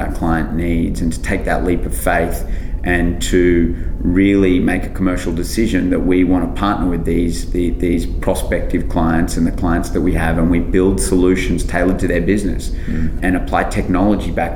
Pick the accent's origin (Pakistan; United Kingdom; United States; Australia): Australia; I'll use the Australian market today. Mm-hmm. You know, my accent's a dead giveaway.